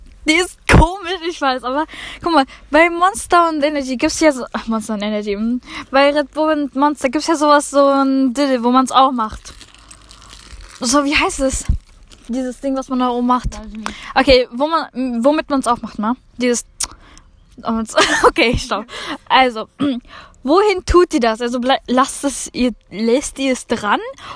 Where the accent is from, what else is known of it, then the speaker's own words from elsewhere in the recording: Germany; Denn ich bin so ein Mensch, ich bin Deutscher.